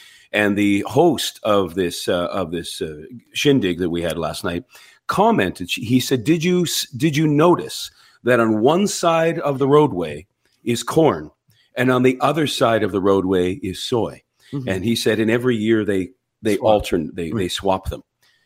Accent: Collingwood, Ontario, Canada; We have Barb, who's calling from my hometown of Collingwood.

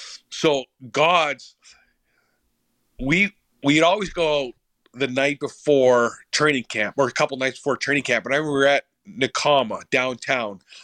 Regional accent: Sault Ste. Marie, Ontario, Canada; Sault Ste. Marie. And just an unbelievable guy. And I met him in the middle of nowhere. I was going fishing with a couple of my buddies. Like, I'm from a small town.

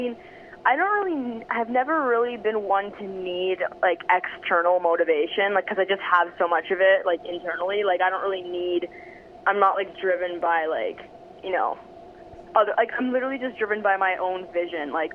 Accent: Niagara Falls, Ontario, Canada; Right now, I'm just actually chilling in my hometown, Niagara Falls, and I'm just played a couple of shows in Toronto this weekend

